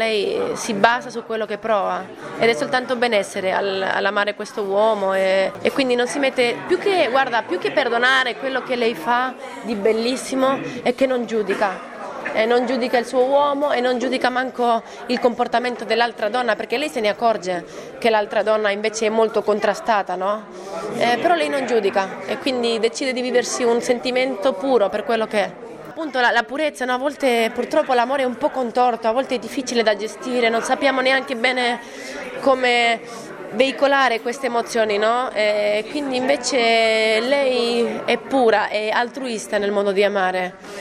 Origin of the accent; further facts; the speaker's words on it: Spain; io purtroppo per bene sono spagnola